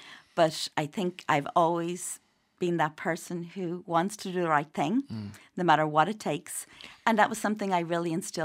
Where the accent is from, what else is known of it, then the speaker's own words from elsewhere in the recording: Ireland; And I think as Irish people, I mean, they do, and they do help you